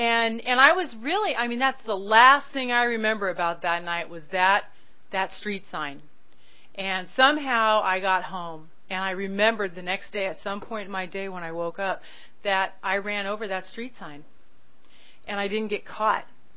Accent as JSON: {"language": "English", "town": "Sunnyvale", "region": "California", "country": "United States", "tie": "born or raised there", "said": "I'm over in Sunnyvale because that's my hometown. I grew up in Sunnyvale."}